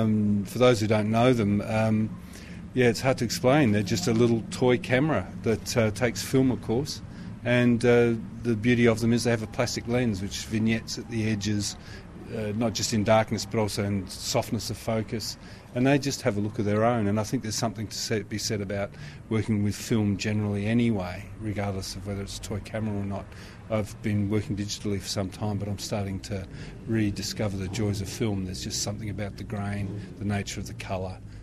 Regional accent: Adelaide, South Australia, Australia; now in Melbourne, Australia; Well, I'm originally from Adelaide. I've been living in Melbourne for 3 years

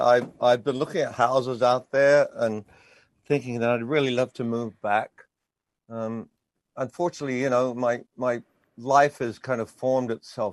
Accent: Melbourne, Victoria, Australia; also born or lived in Sydney; Well, I was born in Sydney, in Guildford, actually. But then we moved to Melbourne when I was about three.

